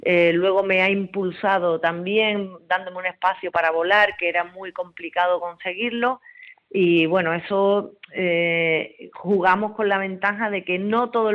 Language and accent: Spanish; Huelva, Andalusia, Spain; yo soy militar profesional del Ejército del Aire y estaba destinada en Madrid. Y bueno, soy de Huelva y estaba deseando venir a mi tierra.